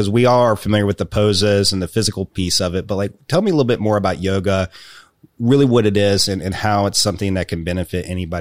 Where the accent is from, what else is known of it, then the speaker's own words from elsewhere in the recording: Virginia, United States; And he was like, yeah, I'm from Virginia. And I'm like, me too. And the fact that it's also Southwest Virginia, being here in the Appalachian Mountains where we like to talk like this and we drink our sweet tea